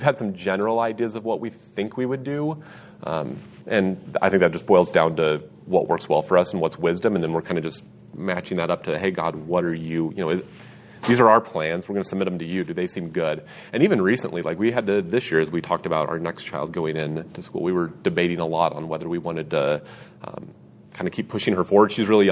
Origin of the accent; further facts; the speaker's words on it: Greeley, Colorado, United States; I grew up in Greeley, and at that time, when you were a freshman, you still went to the junior high school.